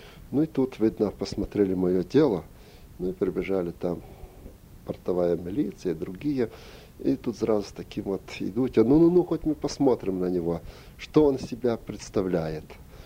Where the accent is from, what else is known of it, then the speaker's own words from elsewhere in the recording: Ukraine; она стала спрашивать, откуда, говорит, я сказал, что с Украины.